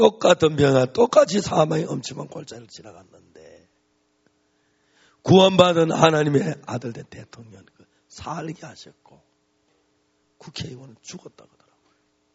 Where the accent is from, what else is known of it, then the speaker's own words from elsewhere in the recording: Seonsan, North Gyeongsang, South Korea; 제가 경북 선산에 좋은 시골에서 자라서 태어나서 죄만 짓고 어둡게 어둡게 살았습니다.